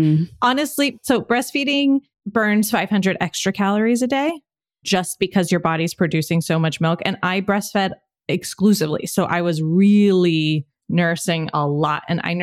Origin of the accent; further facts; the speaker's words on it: California, United States; And I'm from California. I'm from the Bay. I like very much am a water baby.